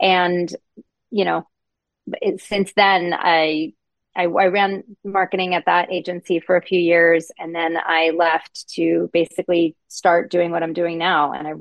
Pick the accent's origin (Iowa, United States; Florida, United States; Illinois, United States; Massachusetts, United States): Florida, United States; also born or lived in New York; I was, but I grew up in Florida. Yeah.